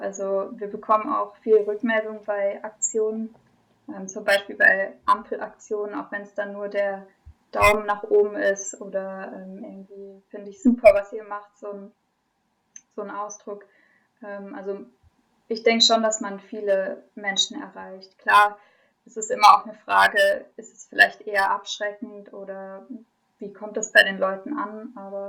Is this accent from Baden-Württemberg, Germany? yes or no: yes; Baden-Württemberg, Germany; Ja, nee, ich komme aus Freiburg, also aus der Umgebung, aus einem kleinen Dorf, genau.